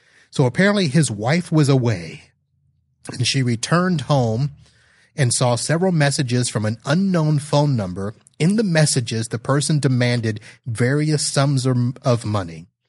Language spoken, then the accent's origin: English; Melbourne, Florida, United States; Here is my Florida man story that is close to my hometown, which is in Melbourne, Florida.